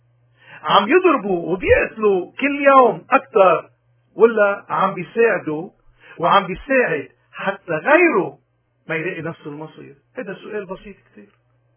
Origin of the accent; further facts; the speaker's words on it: Lebanon; نحن كلنا لبنانيين ومجبولين من نفس التراب